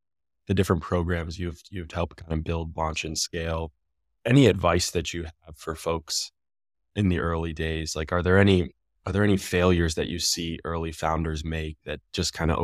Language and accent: English; Rockville, Maryland, United States; I'm from Rockville, Maryland. I know that that's the answer.